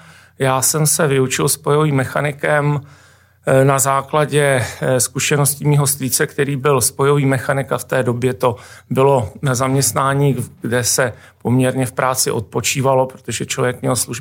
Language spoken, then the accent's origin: Czech; Říčany, Central Bohemian Region, Czechia; narodil jsem se v Mariánkách, vlastně potom po narození jsem se s mamkou odstěhoval do Říčan, vlastně kde měl táta barák. Dětství v Říčanech bylo, já na něj rád vzpomínám, protože my máme barák, v kterém bydlím tady dodnes, vlastně na kraji lesa.